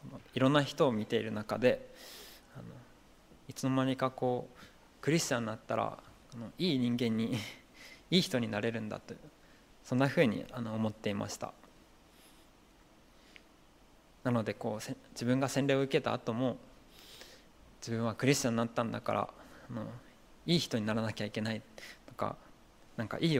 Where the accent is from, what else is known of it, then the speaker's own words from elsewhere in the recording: Kumamoto, Japan; 私は熊本で生まれたんですけど、牧師家庭に生まれて、それから育って、